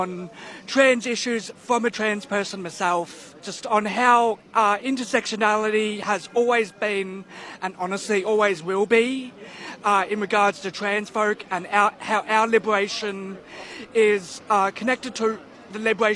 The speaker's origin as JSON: {"language": "English", "town": "Geelong", "region": "Victoria", "country": "Australia", "said": "I'm from Geelang."}